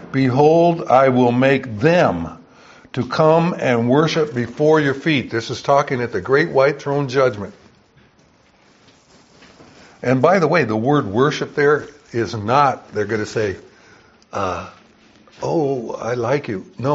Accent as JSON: {"language": "English", "town": "Junction City", "region": "Oregon", "country": "United States", "tie": "born or raised there", "said": "When I was growing up in the 50s and 60s, Abby reminded me last week that I grew up in Junction City before I-5 was put in."}